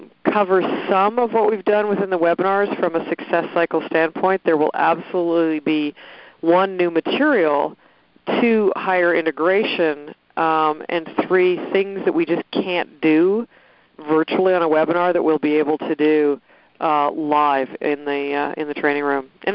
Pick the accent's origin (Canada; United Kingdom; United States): Canada; Montreal, Quebec; born there; I was born in Montreal.